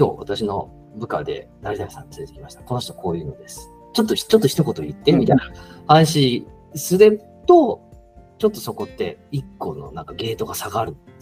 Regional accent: Kansai, Japan; 標準語喋りますけど、実は関西出身なんで

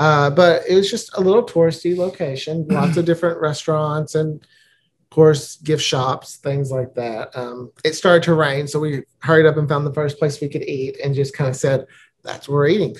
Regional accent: Arkansas, United States; Well, and for us, since we're from Arkansas, a little bit of chilly and a little bit of drizzle is like freezing temperatures.

